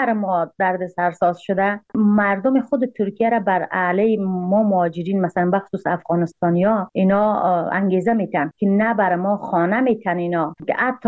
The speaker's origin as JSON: {"language": "Persian", "country": "Afghanistan", "moved": "yes", "lives_now": "Turkey", "said": "از افغانستان تا ایران قانونی آمدم، ویزا گرفتیم، امروی ویزا آمدیم. اما از ایران تا ترکیه کلن قاچاق آمدیم"}